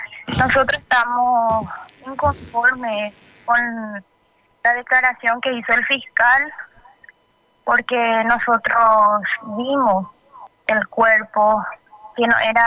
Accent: Itauguá, Central, Paraguay; yo soy de Itagua

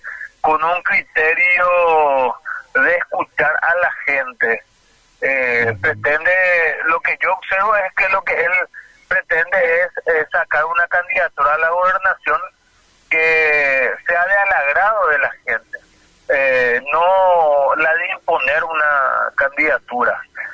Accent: San Juan Bautista, Misiones, Paraguay; Sí, sí, yo soy sanjuanino

